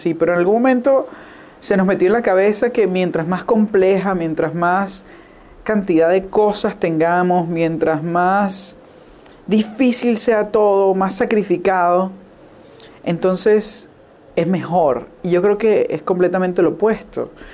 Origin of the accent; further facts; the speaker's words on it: Venezuela; La cultura latinoamericana, y en este caso donde yo crecí en Venezuela, tiene mucho de eso